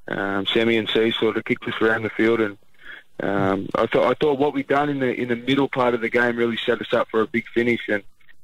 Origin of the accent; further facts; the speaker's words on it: Doonside, New South Wales, Australia; I grew up in Doonside and moved to Mount Druitt.